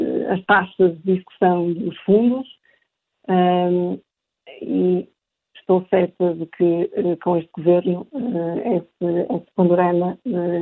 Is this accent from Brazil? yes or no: no; Portugal; creio que como portuguesa ficaria contente de ver um português à frente do Conselho Europeu